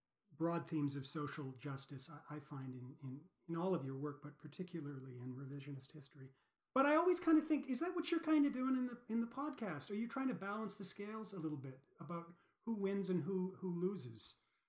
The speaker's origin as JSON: {"language": "English", "country": "Canada", "tie": "born or raised there", "said": "where we grew up educated in Canada."}